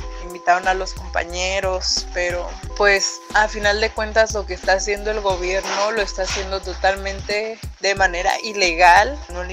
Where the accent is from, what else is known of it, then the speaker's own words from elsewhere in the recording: Mazatlán, Sinaloa, Mexico; Yo soy originaria de Mazatlán, Sinaloa